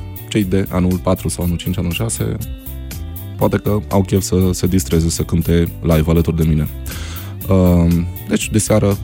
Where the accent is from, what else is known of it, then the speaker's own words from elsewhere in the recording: Transylvania, Romania; Sunt Ardelean de treabă, da.